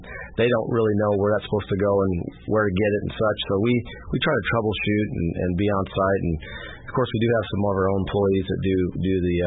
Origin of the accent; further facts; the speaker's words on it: Washington, United States; Yeah, so I grew up in Washington